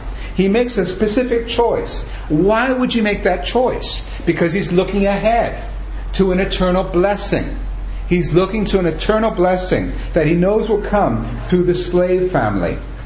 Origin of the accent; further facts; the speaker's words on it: England, United Kingdom; also born or lived in Germany / Italy; I was born in Germany. I'm an American. Grew up in England. Lived in Italy for 10 years.